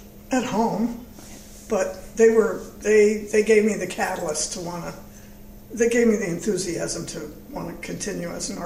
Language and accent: English; Princeton, New Jersey, United States; I grew up in Princeton, New Jersey.